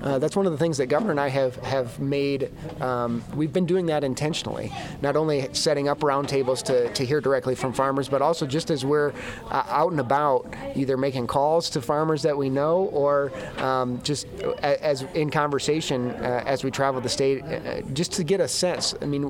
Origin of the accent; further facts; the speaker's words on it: Hayward, Iowa, United States; I grew up in Sioux County in Hayward, a little town.